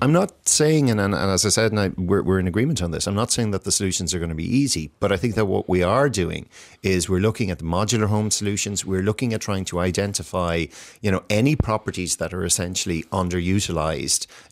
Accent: Ireland; I think as Irish people, we need to know our history

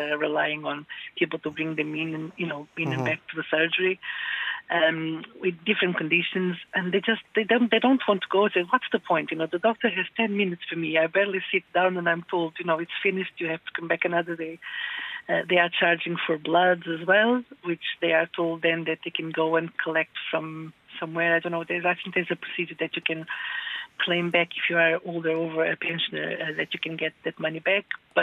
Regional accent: Lisbon, Portugal; now in Galway, Ireland; I am actually from Galway, well, originally from Lisbon, but living in Galway now for the last 25 years.

